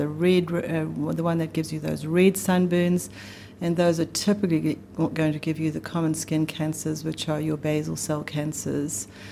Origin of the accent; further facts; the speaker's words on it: South Africa; as a teenager growing up in South Africa, I did have a lot of sun